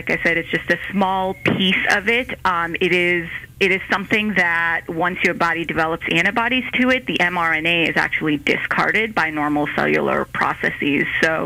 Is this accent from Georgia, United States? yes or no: no; St. Louis, Missouri, United States; also born or lived in Ohio; I'm originally from St. Louis, went eastwards towards Ohio for residency training and practice for a few years, and then this opportunity opened up here to bring me closer to family.